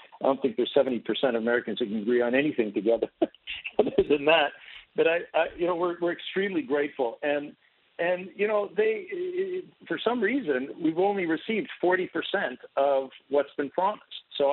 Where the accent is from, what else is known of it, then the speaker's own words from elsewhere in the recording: Canada; I'm a Canadian